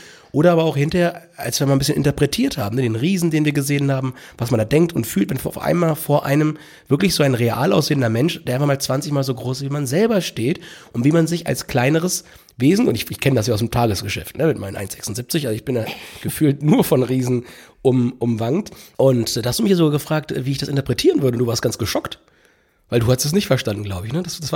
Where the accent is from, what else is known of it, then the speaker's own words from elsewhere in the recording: Hamburg, Germany; Ich als Hamburger weiß